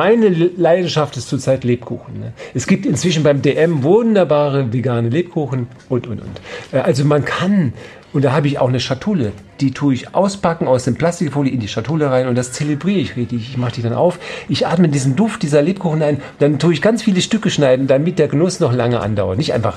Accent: Memmingen, Bavaria, Germany; born there; Memmingen, mein Geburtsort, das konnte ich nie aussprechen. Wo bist du geboren? In Memmingen.

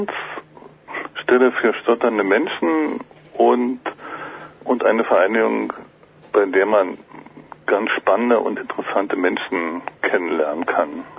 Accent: Berlin, Germany; Ich bin katholisch aufgewachsen in Ostberlin, was erst die Diaspora war.

